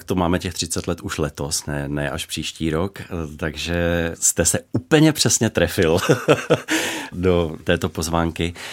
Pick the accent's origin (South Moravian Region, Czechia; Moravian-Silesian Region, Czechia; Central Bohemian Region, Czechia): Central Bohemian Region, Czechia; Rakovník; Já pocházím z Rakovníka, kde se narodil pan profesor Herold, znalcům známý jako člen